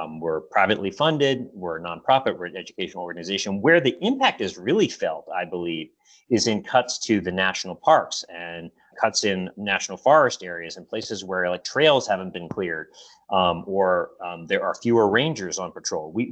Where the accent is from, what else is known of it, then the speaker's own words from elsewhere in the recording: Baltimore, Maryland, United States; I was a kid from Baltimore, Maryland, and it absolutely changed the trajectory of my life.